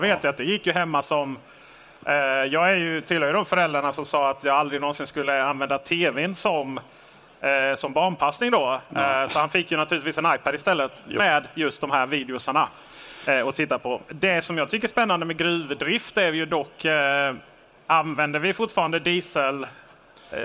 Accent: Skåne, Sweden; Jag är ju skåning, så jag har knappt sett snöva.

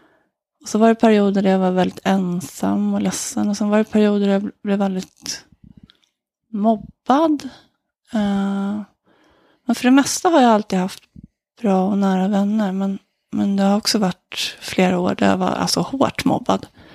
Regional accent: Solna, Stockholm County, Sweden; I Råsunda, i Solna.

